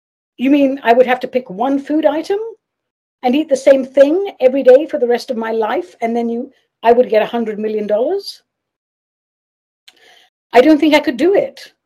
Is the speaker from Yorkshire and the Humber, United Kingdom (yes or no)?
no; London, United Kingdom; or London, my hometown, and not tucking into a giant portion of fish and chips, or pie and mash with parsley sauce and chili oil